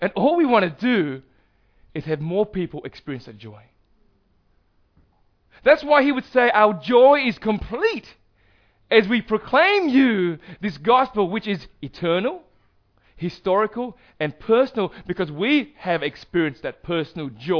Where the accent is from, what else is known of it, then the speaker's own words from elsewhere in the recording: Perth, Western Australia, Australia; Now he asks where am I in Australia? I'm from Perth.